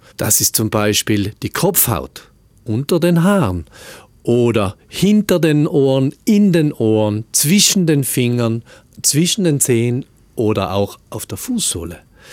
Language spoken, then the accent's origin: German; South Tyrol, Italy; bei uns in Südtirol wahrscheinlich so diese 20 Minuten. Je heller die Haut, desto weniger lang. Und wir Südtiroler sind ja so die klassischen Eincremer am Meer